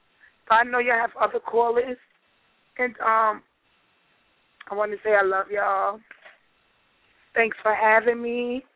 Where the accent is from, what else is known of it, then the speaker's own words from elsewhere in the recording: New York, United States; I had to come back to the damn boring ass New York. I love New York, my hometown, but it's time for me to move on.